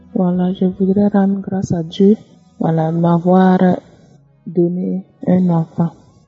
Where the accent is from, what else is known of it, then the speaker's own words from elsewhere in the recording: Burkina Faso; Je suis une Burkinabé vivant au Burkina Faso